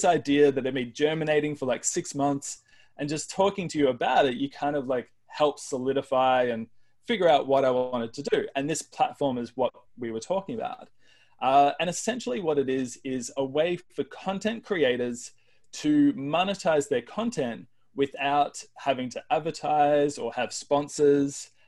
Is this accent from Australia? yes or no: yes; Australia; now in Portland, United States; So I am Australian, but I live in Portland, Oregon in the US.